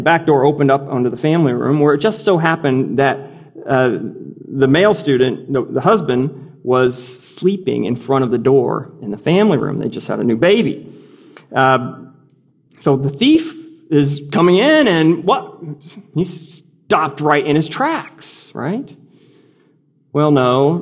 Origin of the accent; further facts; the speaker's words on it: Midwest, United States; I think of the long, icy winters growing up in Midwest America.